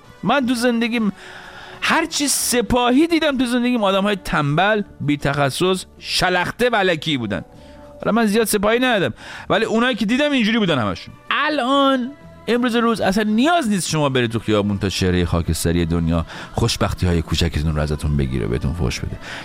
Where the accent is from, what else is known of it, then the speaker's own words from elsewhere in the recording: Iran; ما ایرانی هستیم، حق داریم که حق داشته باشیم.